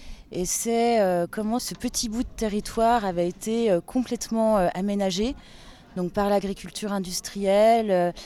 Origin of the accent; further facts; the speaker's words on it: Grand Est, France; Alors déjà, moi, je viens de Lorraine et j'avais jamais entendu parler d'ici.